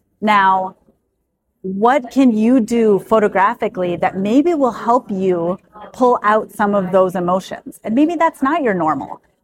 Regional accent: Ankeny, Iowa, United States; Okay. I am one from Ankeny, Iowa.

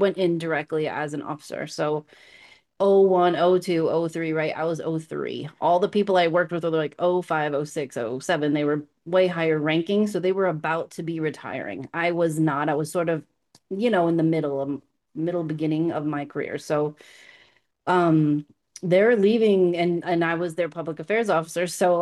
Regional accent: Providence, Rhode Island, United States; Yep, I grew up in Providence, Rhode Island. My parents had a janitorial services company

